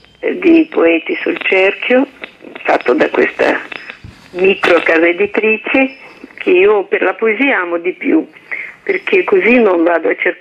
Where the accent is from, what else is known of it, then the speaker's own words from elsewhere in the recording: Russia; now in Italy; per gli italiani sono una russa, per i russi sono un'italiana